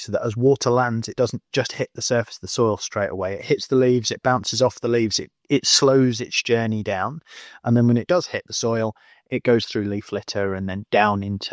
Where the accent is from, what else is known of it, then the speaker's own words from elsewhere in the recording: Wales, United Kingdom; You know, I remember I grew up in North Wales and I remember being snowed in for 3 or 4 days and having to walk out down the lane.